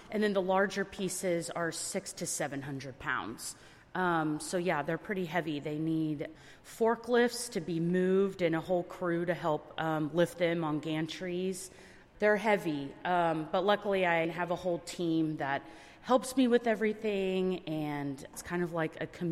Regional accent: Norman, Oklahoma, United States; I am from Norman, Oklahoma, and a citizen of the Caddo Nation.

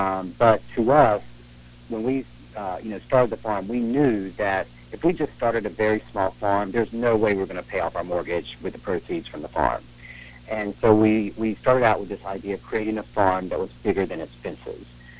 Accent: North Carolina, United States; We both grew up in very rural areas. Josh grew up in Wisconsin, and I grew up in North Carolina.

